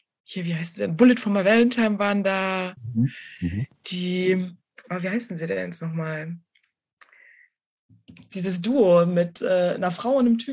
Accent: North Rhine-Westphalia, Germany; born there; now in Berlin, Germany; Ich komme gebürtig aus Nordrhein-Westfalen, lebe aber jetzt mittlerweile schon fast 9 Jahre in Berlin, da ich hier studiert habe.

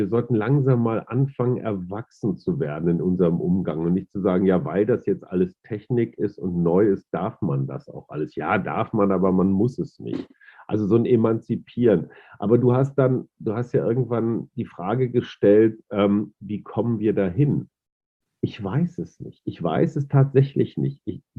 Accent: North Rhine-Westphalia, Germany; ich bin da als Westfale und alter weißer Mann, Boomer und Schallplattenspieler und VHS-Kassette groß geworden

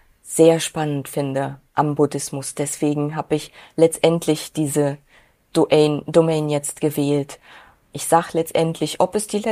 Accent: East Germany, Germany; Ich komme aus Ostdeutschland und da war die Religion, ich sag mal, Nebensache. Ja, also ich kenne das von Hause aus nicht, katholisch, evangelisch oder überhaupt christlich zu sein.

